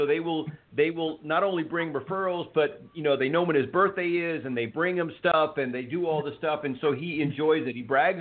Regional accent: Cuba; I grew up, I was born in Cuba. And so I learned Spanish a lot quicker than my parents did

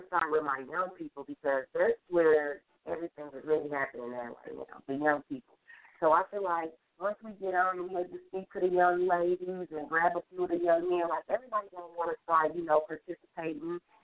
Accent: Gary, Indiana, United States; But I'm from Gary, Indiana.

